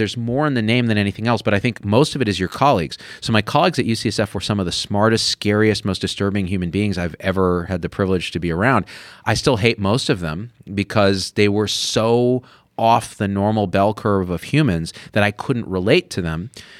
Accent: Boston, Massachusetts, United States; Don't talk about this. I'm from Boston.

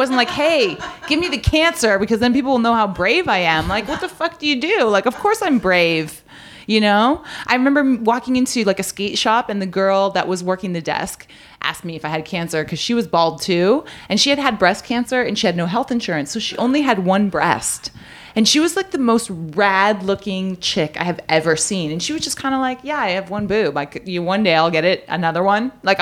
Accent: Canada; in my hometown, I'm Canadian, it's a small town

